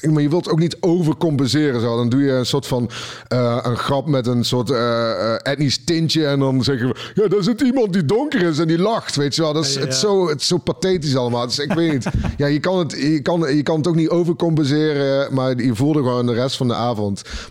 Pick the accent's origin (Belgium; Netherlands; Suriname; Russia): Netherlands; North Brabant; ik heb ook wel als Brabander dat ik dan in Noord-Holland, dan voel ik me meer alien